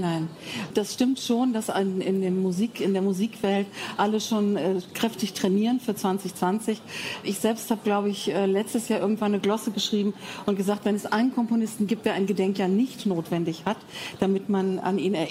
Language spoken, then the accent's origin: German; Bonn, North Rhine-Westphalia, Germany; Als ich klein war, als ich Kind war, bin ich in Bonn zur Schule gegangen, Kindergarten und groß geworden.